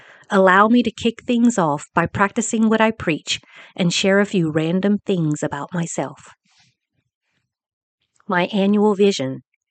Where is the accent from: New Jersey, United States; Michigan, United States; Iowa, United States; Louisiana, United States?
Louisiana, United States; accent: Cajun; My Cajun accent can get very flat when sharing something I'm passionate about.